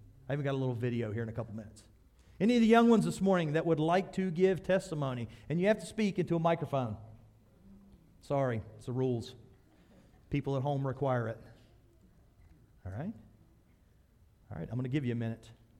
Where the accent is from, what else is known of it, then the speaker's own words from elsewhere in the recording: West Virginia, United States; We're going to say mountain because we're from West Virginia and we want to build it up.